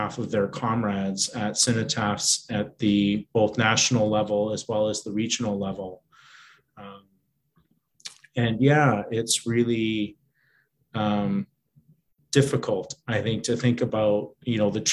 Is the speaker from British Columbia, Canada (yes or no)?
yes; Pender Island, British Columbia, Canada; growing up on Pender, as I began to learn more about the treatment of Indigenous veterans